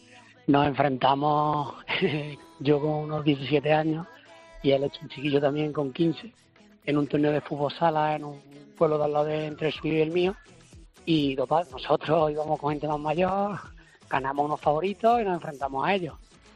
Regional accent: Cabra, Andalusia, Spain; Yo jugaba al fútbol aficionado, amateur, en un equipo de mi pueblo, en el Egabrense, y ascendimos.

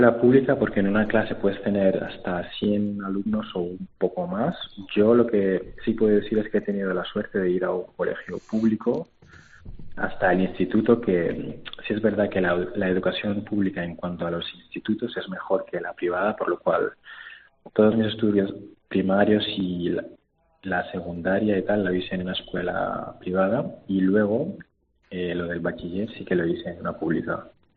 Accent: Las Palmas, Canary Islands, Spain; born there; Digo, nací en Las Palmas y mis padres son de Senegal

